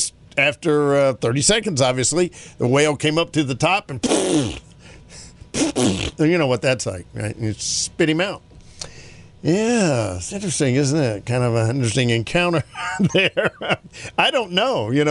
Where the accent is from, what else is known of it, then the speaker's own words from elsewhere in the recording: High Point, North Carolina, United States; North Carolina State has a kid from near my hometown in High Point, Chris Velleman.